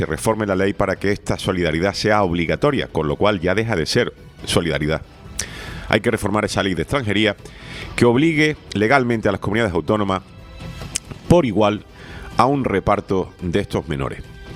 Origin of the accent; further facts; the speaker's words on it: Spain; esta reunión ya de por sí nos debería dar vergüenza como españoles